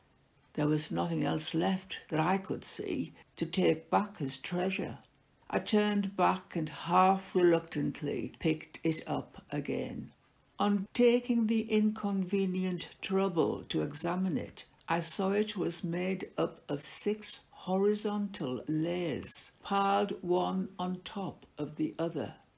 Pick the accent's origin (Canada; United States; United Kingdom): United Kingdom; Middlesbrough, North East England; depicts my life living in my hometown of Middlesbrough. It then had the highest rates of unemployment in the UK.